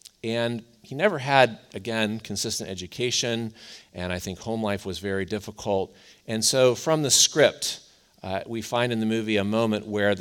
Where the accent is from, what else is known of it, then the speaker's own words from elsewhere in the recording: Cleveland, Ohio, United States; I grew up in Cleveland, and we are not known for our winning sports teams.